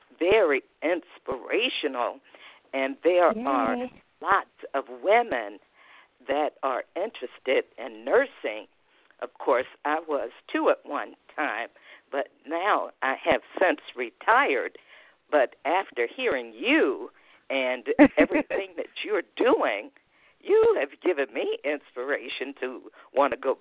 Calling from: Atlanta, Georgia, United States; I'm calling from Atlanta, Georgia.

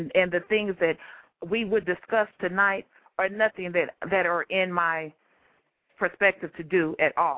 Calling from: Missouri, United States; I'm actually calling from the Midwest, from the Missouri area.

